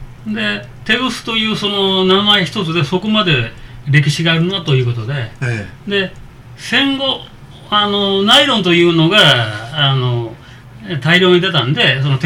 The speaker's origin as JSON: {"language": "Japanese", "town": "Marugame", "region": "Kagawa", "country": "Japan", "tie": "born or raised there", "said": "で、私の出身がね、香川県の丸亀というところの、私の祖先は漁民というか漁師なんですね、"}